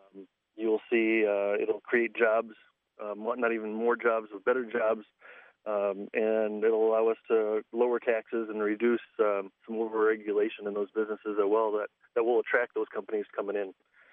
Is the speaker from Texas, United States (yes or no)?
no; Hudson, Wisconsin, United States; You know, I grew up in St. Croix County for most of my life. I grew up in Hudson and then went to Arizona State University and then back here to St. Croix County after I graduated.